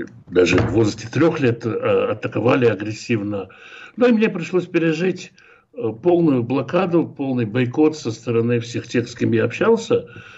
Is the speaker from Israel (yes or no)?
yes; Israel; also born or lived in Kazakhstan; Родился я в Казахстане, но большую часть жизни провел в замечательной стране под названием Израиль, где с детства получал классическое еврейское образование